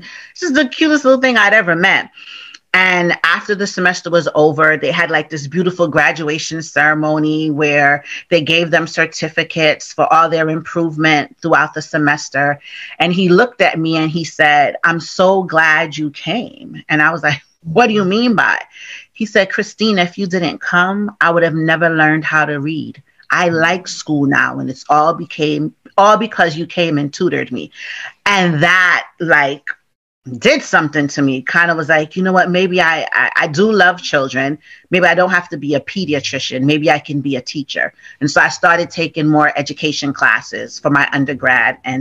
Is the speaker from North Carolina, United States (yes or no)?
no; Bronx, New York, United States; So I was born and raised in Bronx, New York by parents who were immigrants from the West Indies, the beautiful island of Jamaica.